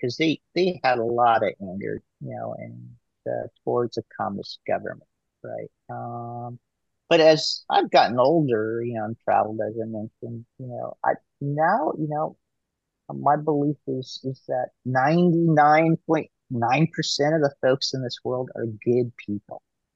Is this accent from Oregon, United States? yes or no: yes; Oregon, United States; And so I grew up around, a blue collar, Southern Central Oregon, area, and that's, that's where, that's what I resona